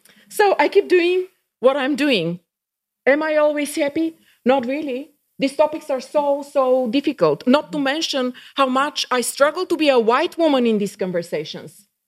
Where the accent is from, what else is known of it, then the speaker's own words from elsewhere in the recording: Bulgaria; English is a second language; I come from an outspoken culture, and culturally I'm from Bulgaria, from the Balkans. We engage with each other in a very direct way.